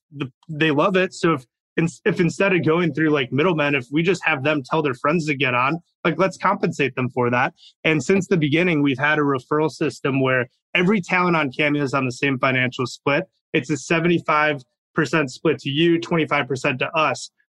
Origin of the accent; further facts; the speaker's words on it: Chicago, Illinois, United States; So I grew up in Chicago. And despite like going to Duke, I'm actually a hockey player more than a basketball player.